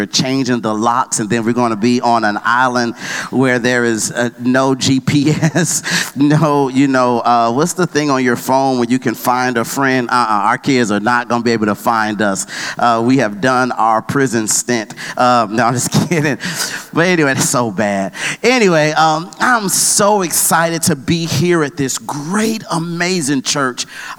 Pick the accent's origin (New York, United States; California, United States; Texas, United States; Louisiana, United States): New York, United States; Buffalo; moved away; also born or lived in Atlanta; I am originally from Buffalo, New York. I moved from Buffalo, New York down to Atlanta.